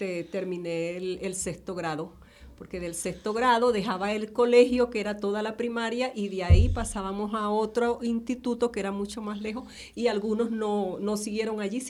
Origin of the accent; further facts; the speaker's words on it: Coro, Falcón, Venezuela; born there; Yo nací en una ciudad de Venezuela, Coro Falcón.